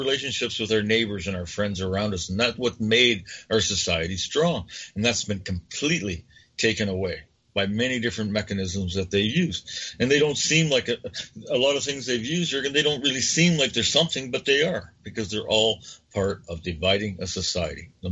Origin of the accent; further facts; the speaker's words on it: Toronto, Ontario, Canada; I grew up in Toronto